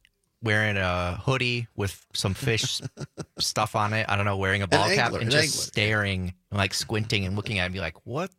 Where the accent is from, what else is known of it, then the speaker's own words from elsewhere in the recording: Manitowoc, Wisconsin, United States; I'd meet somebody new and they'd be like, where are you from? And I'd say, oh, Manitowoc, Wisconsin.